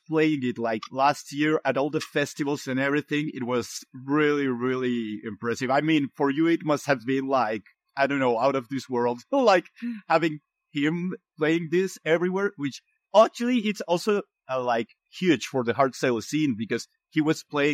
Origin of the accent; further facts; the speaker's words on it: Mexico; English is a second language; moved away as an adult; now in Spain; I'm from Mexico, but I have been living in Spain for the past 6 years.